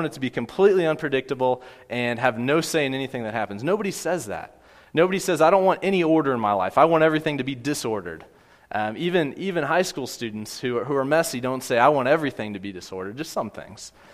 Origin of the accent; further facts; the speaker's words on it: Kansas City, United States; Growing up in Kansas City, Sprint was headquartered there.